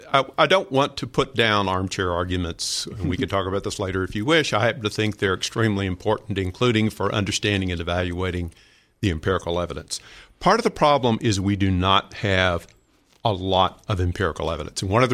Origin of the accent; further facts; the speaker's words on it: the South, United States; I grew up in the South. My father was an avid hunter and gun owner.